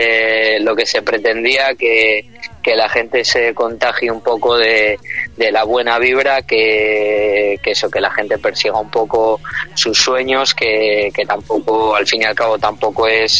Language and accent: Spanish; Asturias, Spain; Sí, somos asturianos, sí.